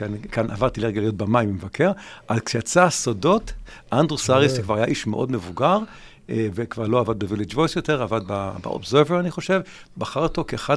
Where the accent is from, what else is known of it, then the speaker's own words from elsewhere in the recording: New York, United States; אני גדלתי כנער בניו יורק לשנות ה... 60 וה-70